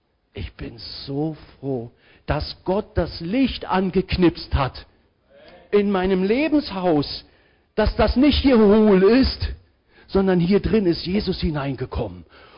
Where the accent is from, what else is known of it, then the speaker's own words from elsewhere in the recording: Berlin, Germany; wir sind in Köpenick groß geworden und da waren eigentlich ziemlich gut betuchte Leute, auch zu DDR-Zeiten. Aber wir waren so die Armen in Friedrichshagen.